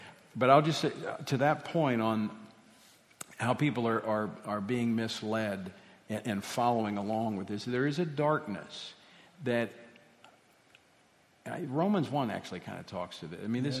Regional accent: Louisiana, United States; And also, my home state of Louisiana continues to trend red.

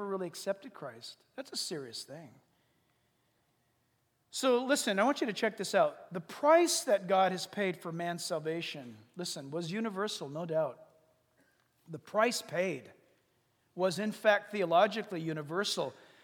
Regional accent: California, United States; born or raised there

